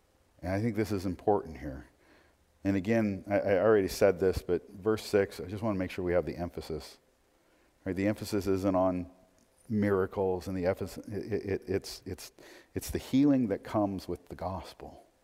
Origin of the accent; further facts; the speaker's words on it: Portland, United States; I always thought I would be serving in Portland. I was born and raised in Portland.